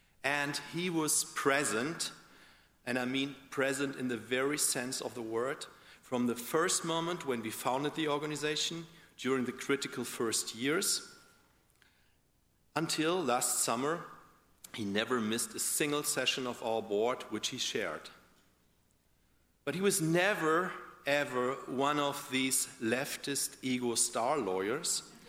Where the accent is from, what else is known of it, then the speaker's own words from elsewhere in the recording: Berlin, Germany; English is a second language; I'm from Berlin.